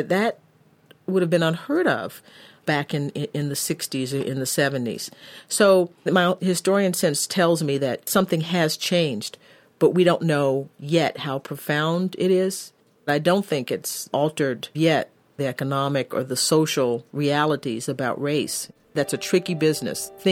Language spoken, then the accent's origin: English; Conroe, Texas, United States; My hometown is Conroe, Texas. I was the first black child to go to a white school in our school district.